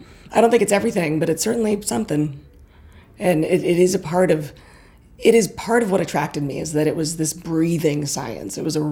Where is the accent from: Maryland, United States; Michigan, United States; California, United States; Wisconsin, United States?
California, United States; I grew up in the Sonoma Valley, and I grew up around wine.